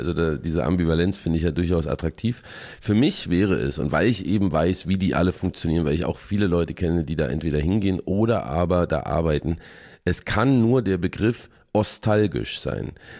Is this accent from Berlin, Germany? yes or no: yes; Berlin, Germany; Ich bin ja auch gebürtiger Ossi, wenngleich in Berlin-Charlottenburg natürlich sozialisiert.